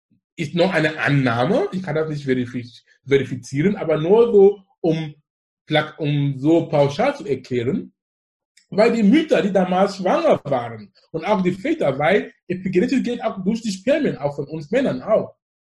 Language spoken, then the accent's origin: German; Anglophone Cameroon, Cameroon; German is a second language; Und wo ich komme aus dem Besatzungsgebiet, wo die Engländer waren. Das heißt, ich bin mit Englisch aufgewachsen und alles in die Schule.